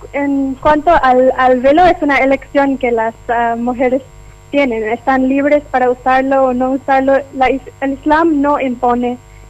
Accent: Canada; Spanish is a second language; also born or lived in Pakistan; now in Paraguay; Crecí en Canadá, pero nací en Pakistán.

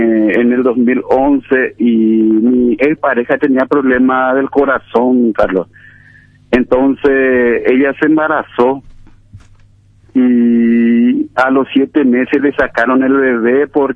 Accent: Itacurubí de la Cordillera, Cordillera, Paraguay; Yo soy de Itacurubí, la cordillera.

